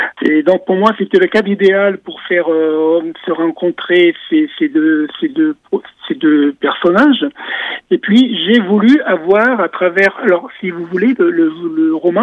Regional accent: Nîmes, Occitanie, France; je suis natif du Gard, de Nîmes. Et j'ai vécu jusqu'à 27 ans entre Nîmes et Sommières, un village qui s'appelle Cavissant.

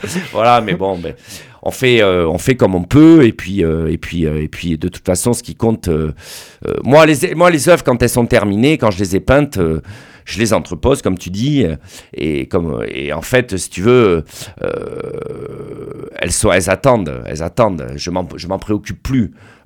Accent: Bordeaux, Nouvelle-Aquitaine, France; je me rapproche un peu de ma région d'origine. Hein. Moi, je suis de la Gironde, hein, je suis né à Bordeaux.

